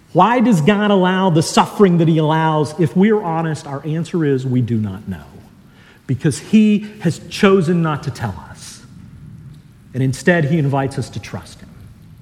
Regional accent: Dallas, Texas, United States; I grew up in Dallas. I grew up in Lake Highlands, if you know where that is.

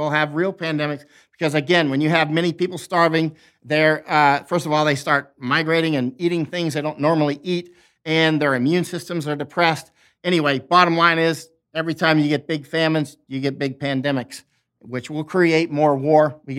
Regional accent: Florida, United States; I sweat, but I'm from Florida, right?

